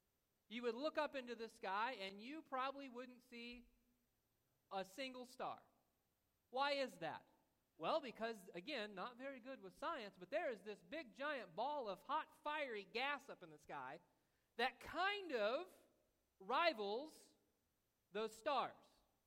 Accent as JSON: {"language": "English", "town": "Perry", "country": "United States", "said": "I'm from Perry, so Joplin's huge."}